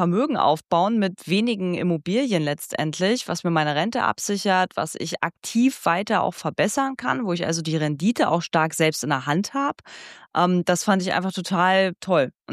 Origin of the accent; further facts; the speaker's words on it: Frankfurt, Brandenburg, Germany; born there; Also ich komme selber, ich bin gebürtig aus Frankfurt-Oder.